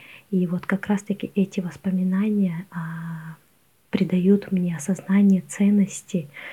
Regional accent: Tuva, Russia; я из Республики Тыва.

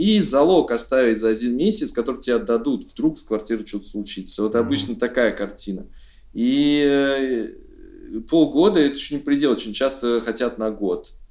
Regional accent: Uzbekistan; Потому что я вырос в Узбекистане

